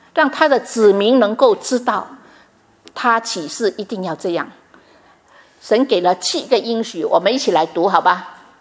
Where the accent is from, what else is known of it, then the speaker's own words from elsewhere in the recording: Vietnam; 对不起啊，我说越南的共军啊，因为我在那边长大，我知道